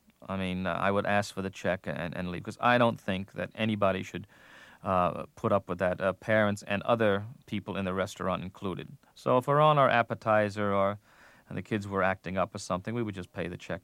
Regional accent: New York, United States; Well, at least once a week, I grew up in the Bronx, and at least once a week, we would go to this, at the time, combination pizzeria and Italian restaurant.

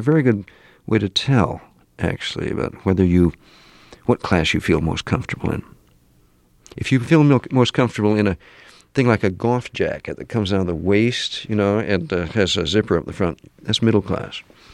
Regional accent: Pasadena, California, United States; born there; the pull of the class into which I was born in Pasadena, California, which is like Westchester, or, you know, like Bryn Mawr. It's a costly suburb of a large city

